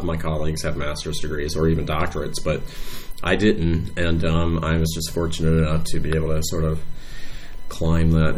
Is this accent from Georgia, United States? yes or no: yes; Atlanta, Georgia, United States; I grew up in Atlanta, Georgia, in a suburb outside of Atlanta. And I was there till, you know, I went to college